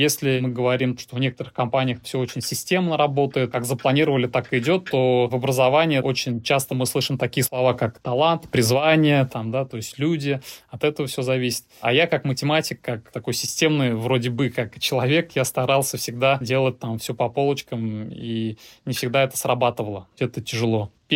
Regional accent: Nizhnekamsk, Tatarstan, Russia; now in Kazan, Russia; 6 лет работал в городе Нижнекамске, это мой родной город, учителем математики

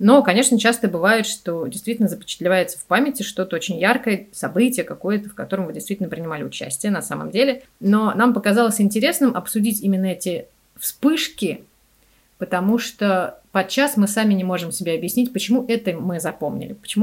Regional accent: Moscow, Russia; мне 38 лет. Я родилась и выросла в Москве.

